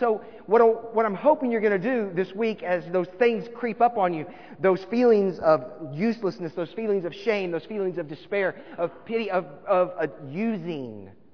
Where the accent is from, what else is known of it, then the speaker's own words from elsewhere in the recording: Florida, United States; and I grew up in Florida, so we definitely don't have it. It's sandy down there.